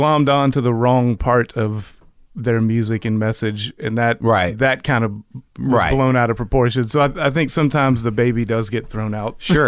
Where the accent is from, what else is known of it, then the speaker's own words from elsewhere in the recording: Jacksonville, Florida, United States; Jacksonville, Florida.